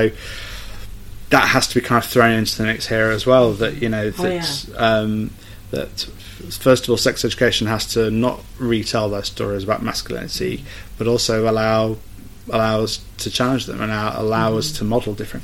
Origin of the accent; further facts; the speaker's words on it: Derby, East Midlands, United Kingdom; So, I'm from Derby, which is like a small city in the North Midlands, and I was from a very particular bit of Derby, which is very, very white, working class kind of area.